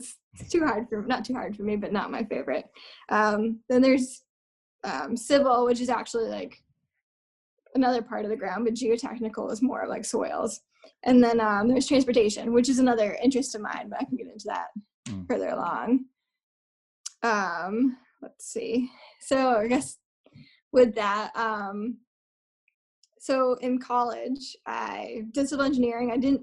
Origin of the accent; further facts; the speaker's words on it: Lewiston, Maine, United States; I'm originally from Lewiston. I went to UMaine for civil engineering